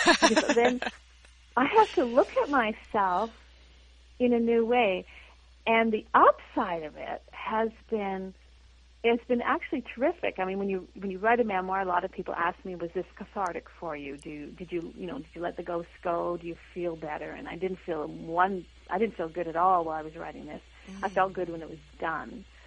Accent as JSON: {"language": "English", "town": "Winnipeg", "region": "Manitoba", "country": "Canada", "tie": "born or raised there", "said": "Then it's going to Winnipeg, my hometown, in January for a 3-week run."}